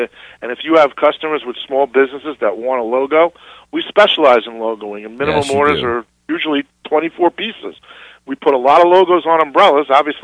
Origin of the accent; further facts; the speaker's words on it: New York, United States; accent: New York; Yes, I'm from New York.